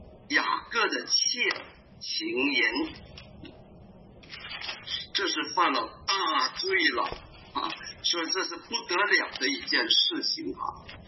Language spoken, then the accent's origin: Chinese; Northeast China, China; 我们东北人叫服